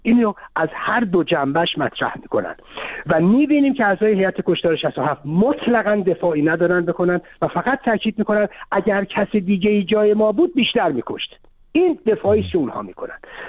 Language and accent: Persian; Iran; ما به عنوان یک ایرانی وظیفمون چیه؟